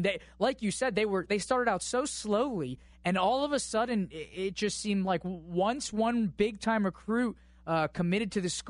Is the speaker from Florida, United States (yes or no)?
yes; Florida, United States; I happen to be a huge fan. I'm from Florida.